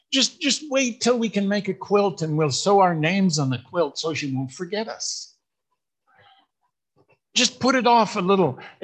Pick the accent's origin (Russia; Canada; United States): Canada; born there; You know, I was born in Canada